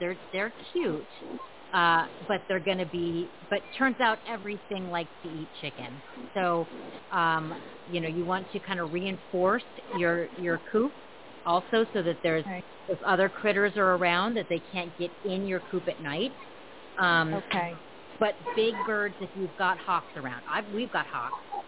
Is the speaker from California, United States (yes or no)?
yes; San Diego, California, United States; I grew up in San Diego, you know. Like, this is very liberal indoctrination schools, right? I graduated in 2000, right?